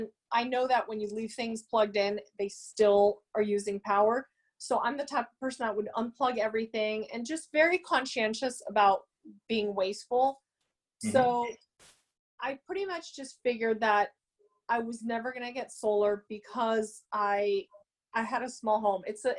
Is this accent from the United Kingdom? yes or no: no; Mexico; now in Encinitas, United States; No, I'm actually from Mexico, but I have lived here for over 20 years.